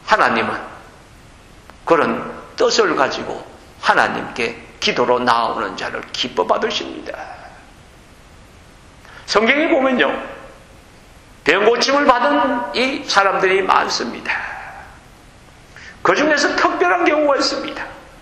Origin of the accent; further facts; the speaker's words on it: Gyeongsang, South Korea; 제가 경상도 사람이라 아직 이게 발음